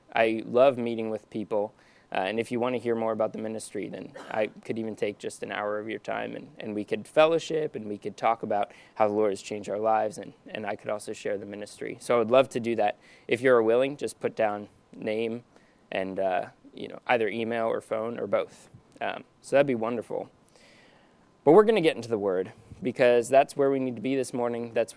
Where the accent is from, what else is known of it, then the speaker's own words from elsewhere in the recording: Harrisburg, Pennsylvania, United States; also born or lived in Texas; I was born in Texas, but grew up in Harrisburg area in Eders, if anybody's ever heard of it, off of 83. So it's a tiny little town